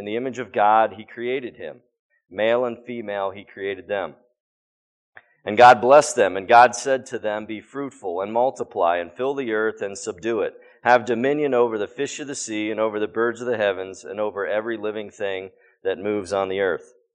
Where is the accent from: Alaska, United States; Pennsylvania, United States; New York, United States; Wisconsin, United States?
Pennsylvania, United States; moved away as an adult; I grew up in Pennsylvania, actually. Born in 74, so I'm 43 years old.